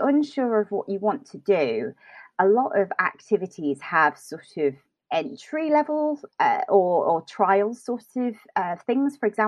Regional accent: United Kingdom; it was 31 degrees, and being British, we hadn't had that kind of weather.

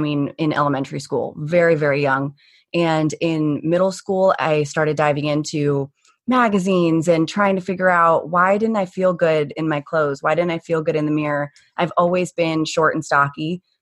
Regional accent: Phoenix, Arizona, United States; born and raised in Phoenix.

